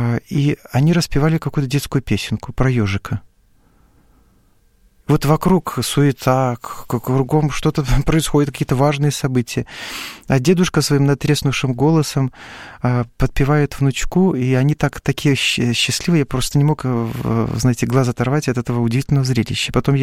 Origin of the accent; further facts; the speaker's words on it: Gomel, Gomel Region, Belarus; Как-то я шел в задумчивости по улицам Гомеля, моего родного города.